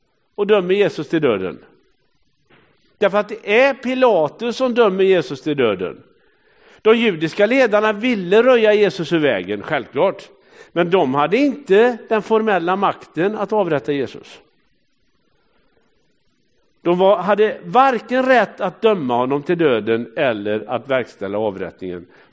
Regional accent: Hälsö, Västra Götaland County, Sweden; när jag växte upp på Hälsö, alltså nere vid ljugarebänken där

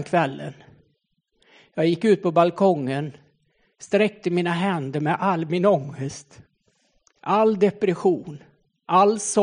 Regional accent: Borås, Västra Götaland County, Sweden; Jag åkte hem till Borås där jag är född och uppväxt.

